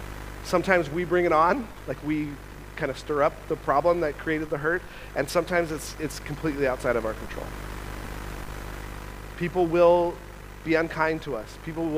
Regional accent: Nevada, United States; I grew up in Nevada, very close to snow.

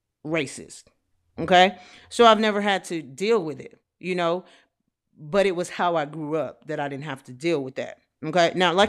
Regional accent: Georgia, United States; also born or lived in Tennessee / Kentucky; now in Texas, United States; I'm from Georgia, went to high school in Georgia, I went to college in Tennessee, and lived a decent amount of my adult life in Kentucky. And now I currently live in Texas.

